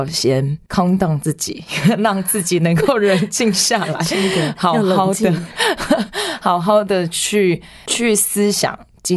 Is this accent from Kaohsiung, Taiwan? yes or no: yes; Kaohsiung, Taiwan; now in New Taipei, Taiwan; 我是高雄人，但是我读淡江大学之后，我就已经到淡水来，住在淡水已经是第七年了。